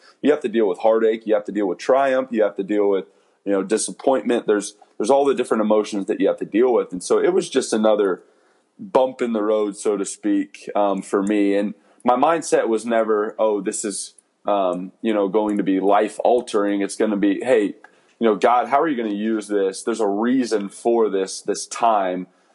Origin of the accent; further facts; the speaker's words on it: San Antonio, Texas, United States; I'll get to play in San Antonio, which is my hometown